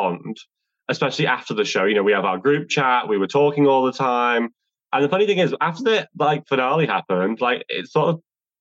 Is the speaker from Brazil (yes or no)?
no; Manchester, North West England, United Kingdom; I'm Mancunian, I'm Northern, I'm rough. I'm from very powerful stock.